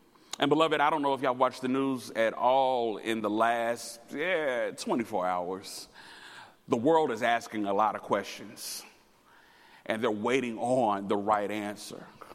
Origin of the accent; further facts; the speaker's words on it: Louisville, Kentucky, United States; So, y'all, as I shared with you, I grew up in Louisville, Kentucky. But during the summers, I spent my summers in a small town in Tennessee called Hartsville.